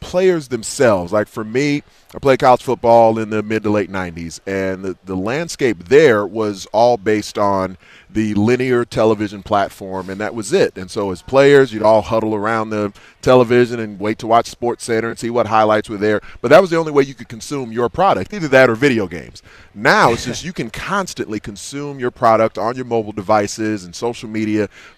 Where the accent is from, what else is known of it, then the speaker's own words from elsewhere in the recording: Chicago, Illinois, United States; I'm from Chicago, so Chicago is more of a pro sports city. I didn't grow up really paying close attention to college football.